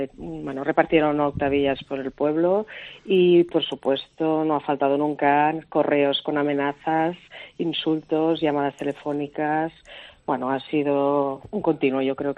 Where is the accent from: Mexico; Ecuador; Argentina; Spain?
Spain; Catalonia; como catalana y viviendo en Cataluña